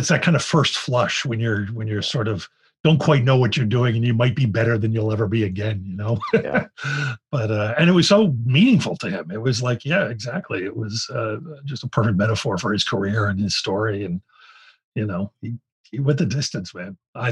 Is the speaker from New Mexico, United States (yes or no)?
no; Philadelphia, Pennsylvania, United States; I'm from Philadelphia. It's one of the first movies I saw by myself in a theater.